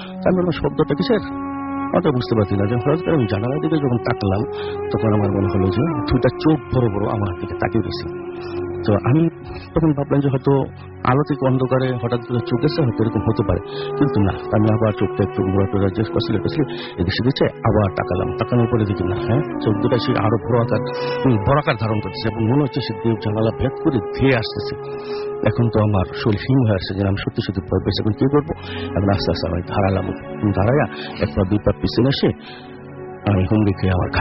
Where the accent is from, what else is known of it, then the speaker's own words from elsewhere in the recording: Narayanganj, Dhaka Division, Bangladesh; যে আমি নারায়ণগঞ্জ সারাপার থেকে এসেছি।